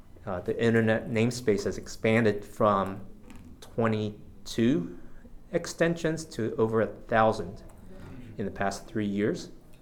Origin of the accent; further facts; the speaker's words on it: Winchester, Virginia, United States; And I grew up in Winchester, Virginia.